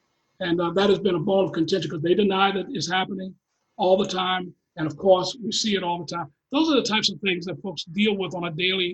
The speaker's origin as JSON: {"language": "English", "town": "Baltimore", "region": "Maryland", "country": "United States", "tie": "born or raised there", "said": "I was born and raised in Baltimore. My parents bought a store after the 68 riots."}